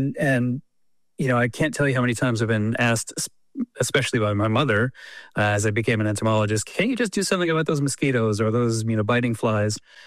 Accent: Vermont, United States; I grew up in New England, in Vermont

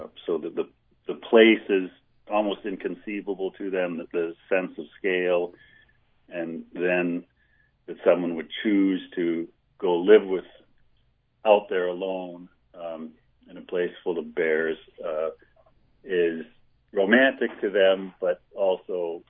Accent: Milwaukee, Wisconsin, United States; I grew up in Milwaukee, Wisconsin, and when we got to the Tetons, I just took a look at those mountains and thought, wow, that's incredible.

